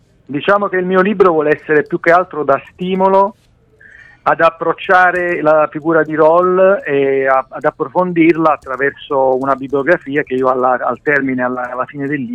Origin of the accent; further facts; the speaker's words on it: Naples, Campania, Italy; now in Turin, Italy; Io sono napoletano, sono trasferito a Torino da 20 anni